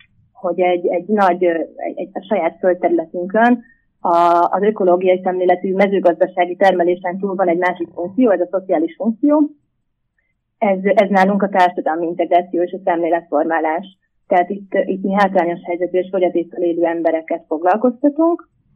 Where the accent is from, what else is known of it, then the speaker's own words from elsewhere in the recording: Gödöllő, Pest, Hungary; egyébként én Gödöllőn nőttem fel